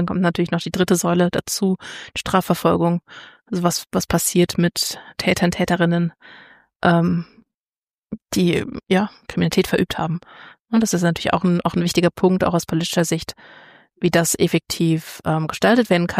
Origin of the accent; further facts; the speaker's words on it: Rhineland, Germany; Naja, als Rheinländerin den Rhein.